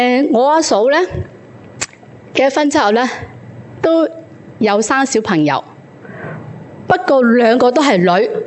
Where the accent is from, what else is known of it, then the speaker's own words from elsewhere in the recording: Hong Kong; 今天对于我们香港人来讲，可能你都觉得没什么特别啦